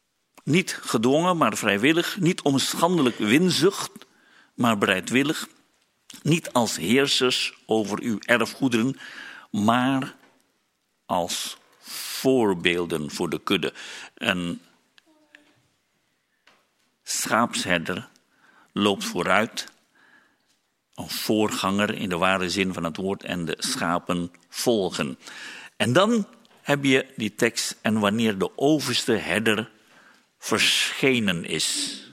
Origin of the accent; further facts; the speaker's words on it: Indonesia; now in Netherlands; Ik kom uit Indonesië, als ik een rund zie, dan zie ik biefstuk of 4 poten.